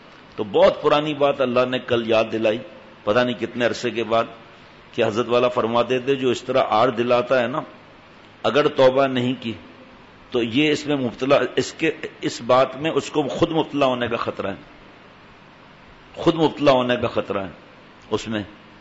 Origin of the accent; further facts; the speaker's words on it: Karachi, Sindh, Pakistan; born there; ہم یہاں کراچی میں، بابا کراچی آ گئے تھے، پیدائش کراچی کی